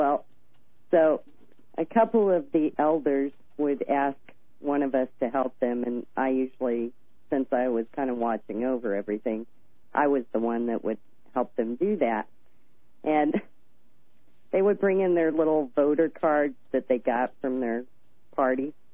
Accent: California, United States; I'm out here in California, so I'm gal from Cal

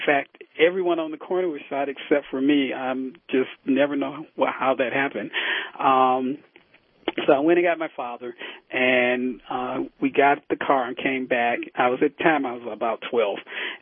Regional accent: Detroit, Michigan, United States; Well, I grew up in Detroit. I went to Cass Tech for high school and to Wayne State for undergrad

